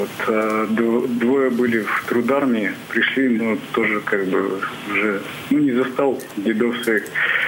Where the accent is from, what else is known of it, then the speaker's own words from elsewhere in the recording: Yekaterinburg, Sverdlovsk Oblast, Russia; я из Екатеринбурга.